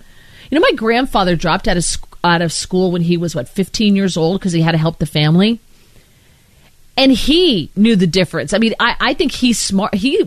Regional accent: East Coast, United States; born or raised there

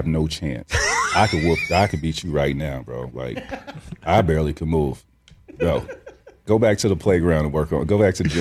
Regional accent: Florida, United States; I grew up in Central Florida, and there was a lot of guys in my area that were really good.

